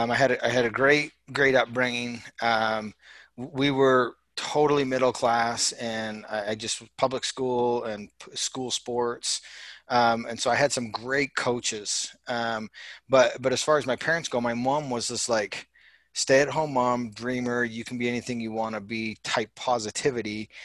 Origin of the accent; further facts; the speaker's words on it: Calgary, Alberta, Canada; I'm from Cowtown. The Stampede is our thing.